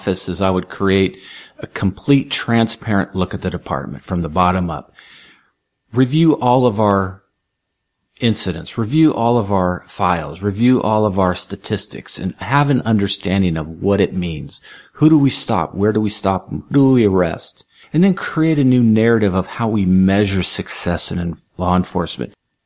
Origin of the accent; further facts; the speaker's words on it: California, United States; So, born and raised in San Diego County, so native here, and I really enjoy the county.